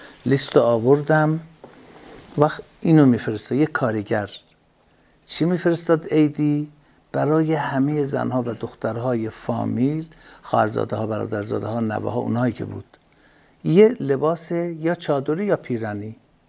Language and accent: Persian; Mianeh, East Azerbaijan, Iran; now in Tehran, Iran; یعنی در مثلا 60 سال پیش، 61 سال پیش ما از آذربایجان میانه اومدیم تهران